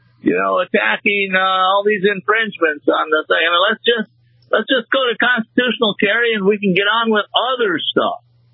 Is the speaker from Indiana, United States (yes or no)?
no; Wisconsin, United States; like I grew up in Wisconsin. Now they always had open carry in Wisconsin.